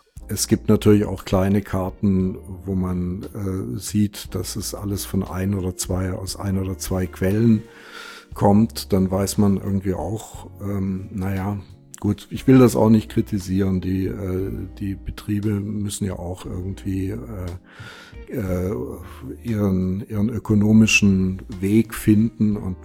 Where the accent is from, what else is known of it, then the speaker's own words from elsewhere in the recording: Baden-Württemberg, Germany; ich bin ja am Bodensee groß geworden, auf der badischen Seite